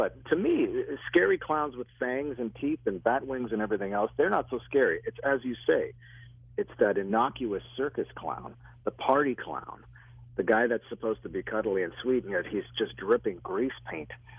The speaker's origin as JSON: {"language": "English", "town": "Toronto", "region": "Ontario", "country": "Canada", "tie": "born or raised there", "said": "which is a 1975 Canadian horror film shot here in my hometown of Toronto"}